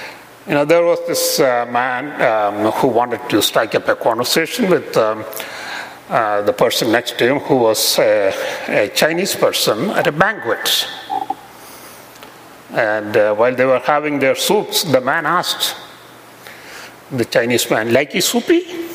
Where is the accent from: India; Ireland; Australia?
India; now in United States; I would tell them that I'm from India